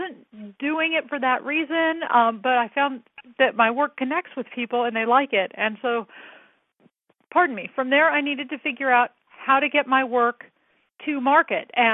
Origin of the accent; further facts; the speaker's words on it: Kansas City, Missouri, United States; now in San Francisco, United States; I grew up in the Midwest in the Kansas City area, and I went to the University of Missouri.